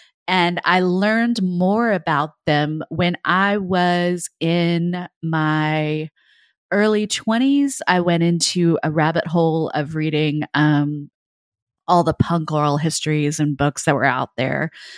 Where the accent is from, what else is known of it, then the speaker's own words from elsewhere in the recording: Texas, United States; Even I grew up in Texas and it was played there just a ton.